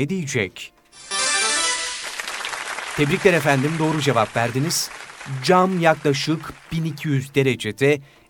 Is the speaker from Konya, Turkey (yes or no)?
yes; Konya, Turkey; Küçükken Konya'dayken bekçi Vehbi amca vardı.